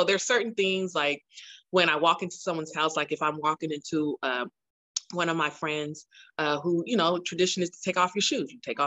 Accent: Oakland, California, United States; So born and raised in Oakland, I'm one of four sisters, actually six, because I have two in St. Louis and three here in Oakland.

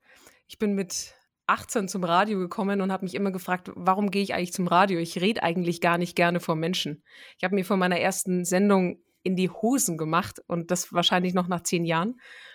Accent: Bavaria, Germany; Ich würde jetzt am liebsten sagen, ich komme aus Franken, also eigentlich Bier.

